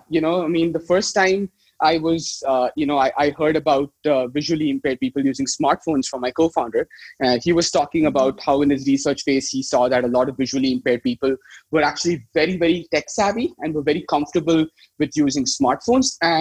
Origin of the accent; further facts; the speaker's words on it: India; now in Netherlands; I moved from India to the Netherlands